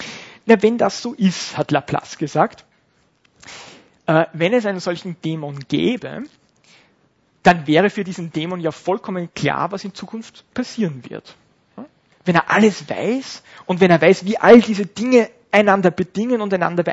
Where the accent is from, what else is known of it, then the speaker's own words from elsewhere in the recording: Upper Austria, Austria; ich bin ursprünglich Oberösterreicher, zufällig oder nicht. Habe dann in Wien Physik studiert